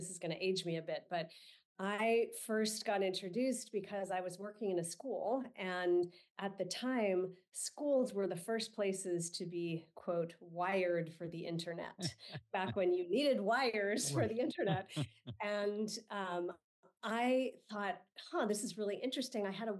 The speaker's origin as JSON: {"language": "English", "town": "San Francisco", "region": "California", "country": "United States", "tie": "born or raised there", "said": "So it is true. I grew up in San Francisco. So I grew up amidst a sea of innovators."}